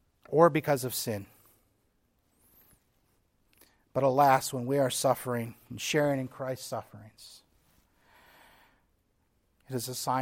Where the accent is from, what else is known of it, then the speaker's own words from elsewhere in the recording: Texas, United States; I grew up on the Texas-Mexico border, went to Mexico, but for me that doesn't really count because that was normal stuff.